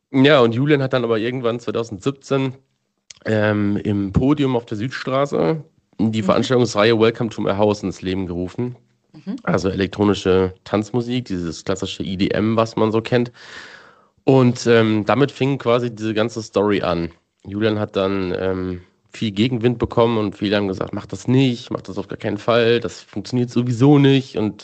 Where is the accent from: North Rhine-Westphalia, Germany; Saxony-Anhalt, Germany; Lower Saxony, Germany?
North Rhine-Westphalia, Germany; Hamm; Und ich lebe in Hamm, ich bin in Hamm geboren worden, ich bin aus Hamm nie weggekommen, zumindest nicht vom Wohnsitz her. Ich habe mal 3 Jahre in Münster gearbeitet und ein Jahr in Oelde, aber ansonsten bin ich immer Hamm treu geblieben